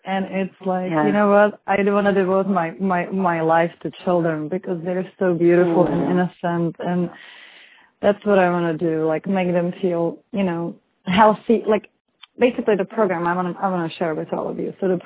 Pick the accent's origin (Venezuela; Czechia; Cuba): Czechia; now in Washington, United States; I'm originally from Czech Republic. Now I live in D.C. for the past 9 years.